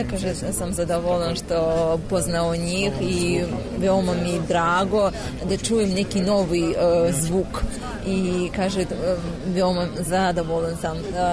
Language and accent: Serbian; Azerbaijan; Serbian is a second language; Ja sam iz Azerbejdžana